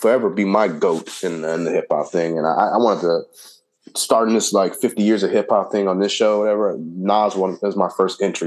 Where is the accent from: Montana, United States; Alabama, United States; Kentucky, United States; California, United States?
California, United States; Compton; He grew up in L.A. I grew up in Compton.